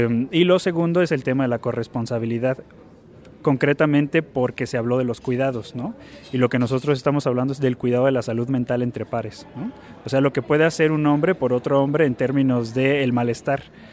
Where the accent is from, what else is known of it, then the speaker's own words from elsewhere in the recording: Querétaro, Mexico; Vengo de la ciudad de Querétaro